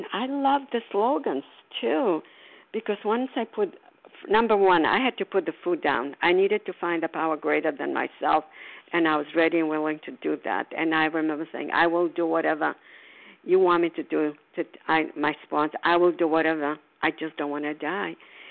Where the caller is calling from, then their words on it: Port Charlotte, Florida, United States; And I'm calling from Port Charlotte, Florida.